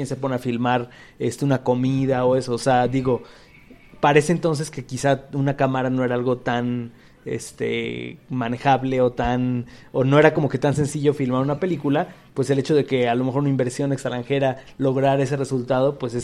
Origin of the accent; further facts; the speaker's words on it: Michoacán, Mexico; yo soy de Michoacán, la parte de Michoacán en los Tres Caballeros, o sea, yo digo, yo nunca conocí mi estado así